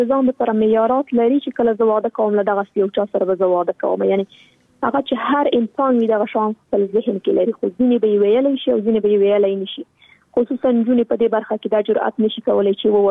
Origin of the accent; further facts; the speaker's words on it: Afghanistan; زه خو شخصا په جګړه کې پیدا شوی یم، دا د په جګړه کې رالویه شولم